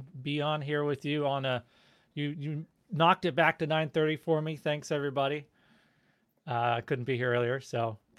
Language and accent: English; Maine, United States; I grew up in Maine